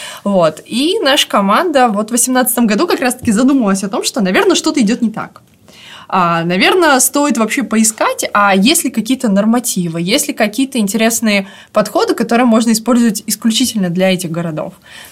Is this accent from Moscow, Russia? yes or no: no; Komi Republic, Russia; я сама родом из Коми